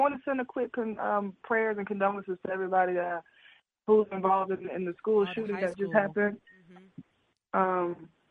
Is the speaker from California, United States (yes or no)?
no; Florida, United States; No, Broward County. I've lived, born and raised in Broward County.